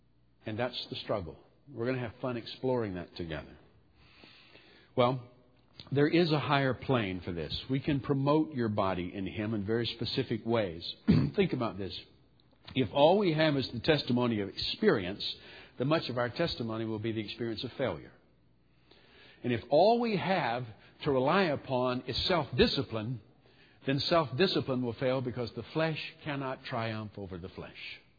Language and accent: English; the South, United States; I'm from the South.